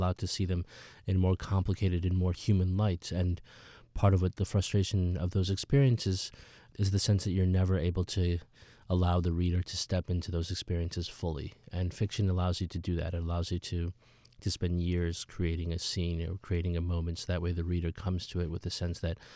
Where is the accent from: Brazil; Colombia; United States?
United States; Peoria, Illinois; some of the people that I knew growing up in Peoria, Illinois, trying to write about this type of community, this type of sort of small Midwestern town.